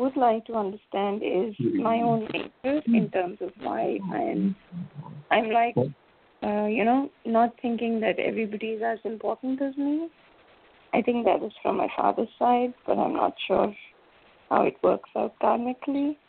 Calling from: India; I'm calling from India.

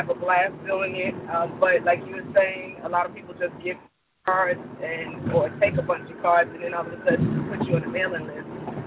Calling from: Marietta, Georgia, United States; from Marietta, Georgia.

